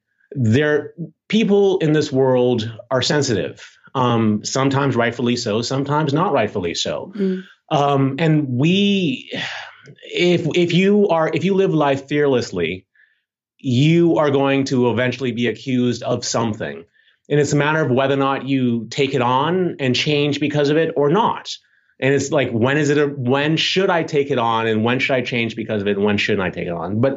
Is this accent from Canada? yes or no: no; Bahamas; Growing up in the Bahamas is different from growing up in the United States.